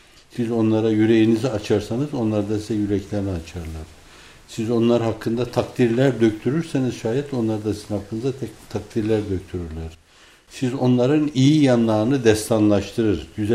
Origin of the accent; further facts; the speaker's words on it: İzmir, Turkey; ben bir ölçüde İzmirliyim, annemin ayaklarının dibine beni götürün, gömün diyorum.